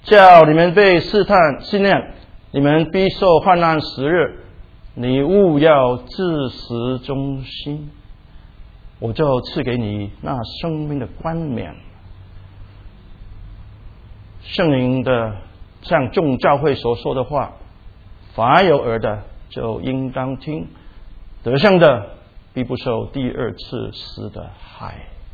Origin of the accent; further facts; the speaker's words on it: Hong Kong; now in Seattle, United States; 当我从香港移民到西雅图的时候，去在一个公共学校上课的时候，每一个早上我们都要我还不是美国的公民，但是我也不懂什么美国、中国、香港啊。